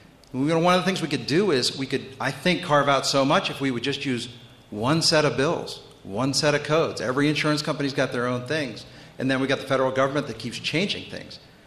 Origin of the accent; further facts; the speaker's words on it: Hudson, United States; I'm from Hudson